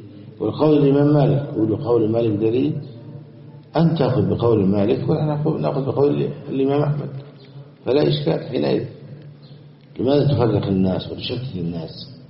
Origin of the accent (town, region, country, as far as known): Egypt